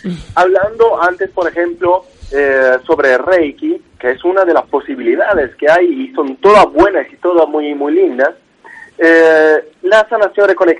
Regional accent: Italy; Spanish is a second language; me perdonarán por mi español, pero bueno, soy italiano, así es.

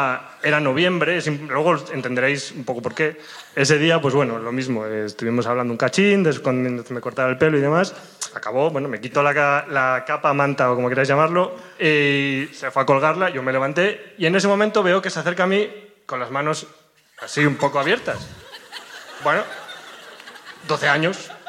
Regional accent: Avilés, Asturias, Spain; De aquí, de Avilés.

